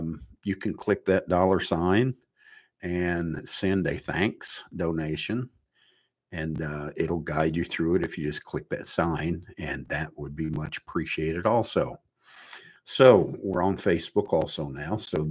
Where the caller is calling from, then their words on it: Dayton, Ohio, United States; I'm broadcasting from Dayton, Ohio.